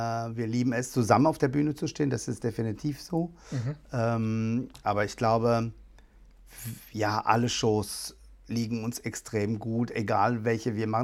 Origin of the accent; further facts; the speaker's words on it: Karlsruhe, Baden-Württemberg, Germany; also born or lived in France; Ja, klar, weil aus Frankreich, also gebürtig aus Frankreich. Ich bin zwar in Karlsruhe aufgewachsen, aber da war ich 6 Jahre alt, als wir nach Karlsruhe gekommen sind.